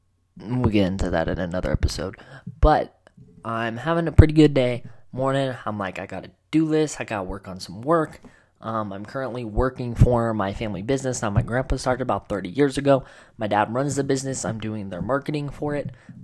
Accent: Colorado, United States; currently, I am living in the basement of a house I grew up in Colorado, and I am 22 years old

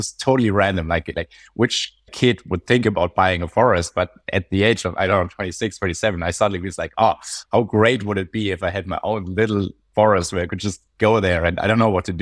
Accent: western Germany, Germany; English is a second language; I come from Western Germany and there are no real mountains, and my family wasn't into that.

